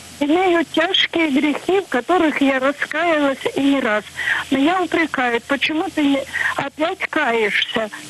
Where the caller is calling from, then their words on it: Krasnodar Krai, Russia; Я звоню из Краснодарского края.